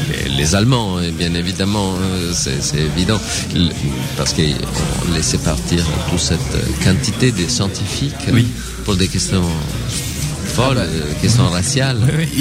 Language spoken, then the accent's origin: French; Italy; French is a second language; Ça, c'est un projet qui naît aussi pour le fait que je suis italien